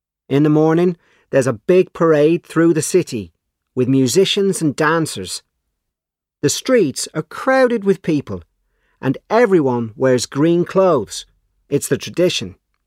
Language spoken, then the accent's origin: English; Dublin, Leinster, Ireland; I'm from Dublin in Ireland.